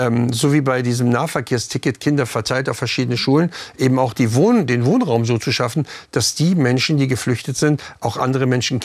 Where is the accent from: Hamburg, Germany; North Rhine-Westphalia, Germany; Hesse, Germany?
Hamburg, Germany; Also erstmal bin ich selber im Ballungsgebiet aufgewachsen, Hamburg-St. Pauli.